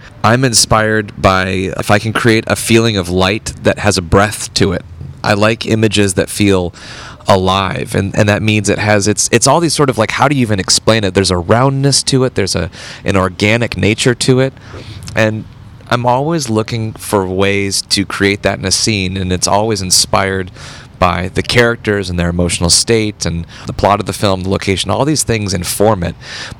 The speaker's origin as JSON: {"language": "English", "town": "Portland", "region": "Oregon", "country": "United States", "tie": "born or raised there", "said": "I grew up in Portland, Oregon. So I just, you know, would steal my family's VHS camera and head off into the woods with my friend and just tell all kinds of stories."}